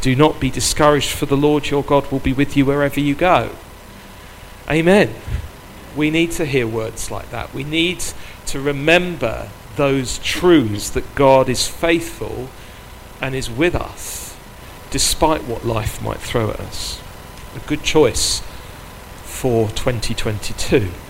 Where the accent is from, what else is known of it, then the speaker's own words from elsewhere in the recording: Sutton, London, United Kingdom; So I'm very much a local person. I grew up in Sutton, so it's an area that I know well